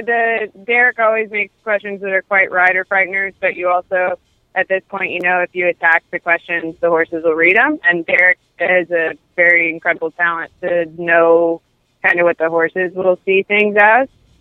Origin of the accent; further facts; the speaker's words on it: Illinois, United States; because we're from Southern Illinois, so it's actually not a long drive for them.